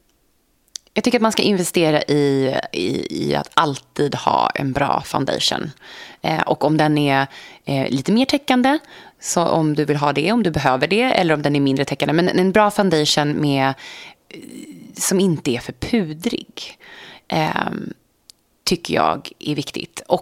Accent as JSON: {"language": "Swedish", "country": "Sweden", "lives_now": "New York, United States", "said": "Så den kan jag fortfarande tycka är rolig att gå i som svensk i New York. Men idag tycker jag att man hittar så himla mycket hemma i Sverige."}